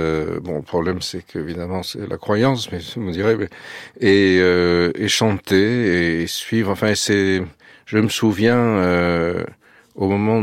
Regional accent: Nice, Provence-Alpes-Côte d'Azur, France; also born or lived in Menton; mon enfance méditerranéenne à Nice et à Menton, où j'avais une arrière-grand-mère très très pieuse. Mes parents étaient communistes et moi j'étais athée, je le suis toujours

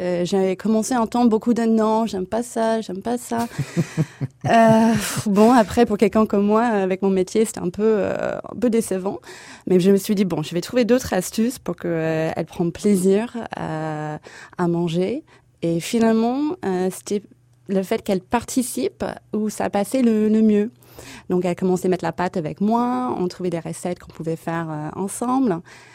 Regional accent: Michigan, United States; French is a second language; now in Paris, France; Je viens du Michigan, je suis américaine.

